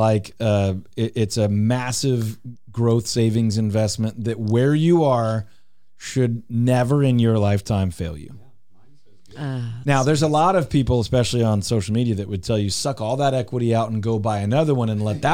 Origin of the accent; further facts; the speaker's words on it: Houston, Texas, United States; now in Dallas-Fort Worth, United States; I grew up in Houston. I went to college at Baylor and Waco. I made my way up here 20 years ago.